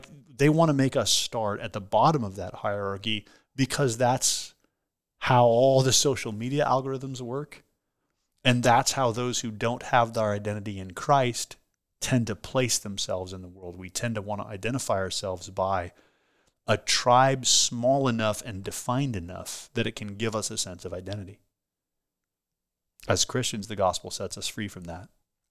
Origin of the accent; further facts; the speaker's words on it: United States; And the second thing that matters is I'm an American.